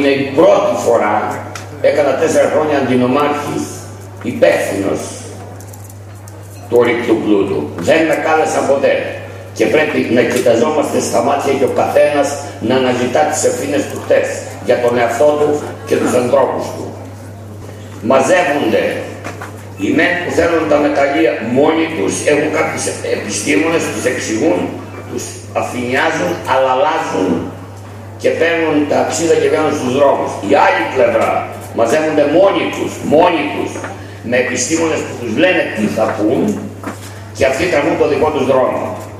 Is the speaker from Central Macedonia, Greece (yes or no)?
yes; Central Macedonia, Greece; born there; Είμαι Έλληνας πολίτης, ελεύθερος, με ελεύθερη σκέψη. Γεννήθηκα στην Χαλκιδική, ζω στην Χαλκιδική και μεγαλώνω τα παιδιά μου στην Χαλκιδική.